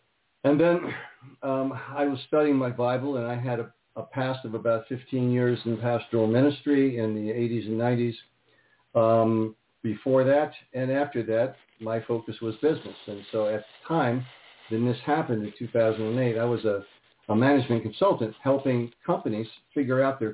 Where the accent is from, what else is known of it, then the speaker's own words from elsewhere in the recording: California, United States; at least for me and the environment that I was raised in here in Southern California